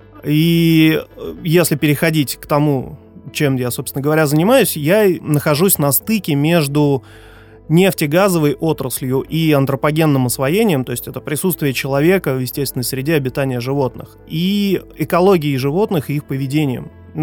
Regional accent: Chukotka Autonomous Okrug, Russia; я сам родом с Чукотки, ну, можно сказать, с самого детства пошло, то есть я рос в Арктике, я родился в Арктике, я жил среди серых китов, моржей, тюленей, морских зайцев

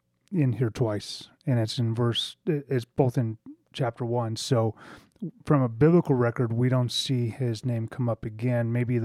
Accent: United States; It wouldn't be important to me as an American Gentile.

